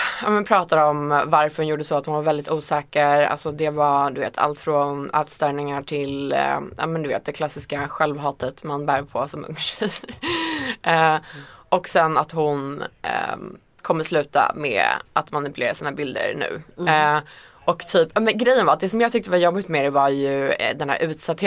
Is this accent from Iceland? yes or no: yes; Iceland; på Island, mitt hemland